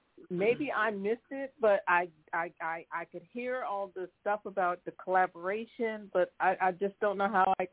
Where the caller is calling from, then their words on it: Philadelphia, Pennsylvania, United States; calling from Philadelphia.